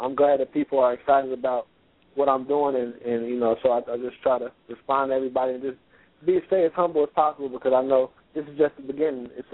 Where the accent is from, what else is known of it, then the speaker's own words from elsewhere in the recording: Dayton, Ohio, United States; I'll eventually be able to bring a world title fight to my hometown of Dayton, Ohio.